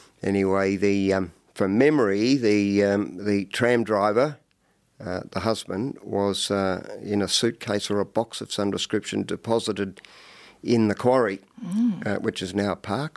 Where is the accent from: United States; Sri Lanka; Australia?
Australia; East Hawthorn, Victoria; but I grew up in East Hawthorne.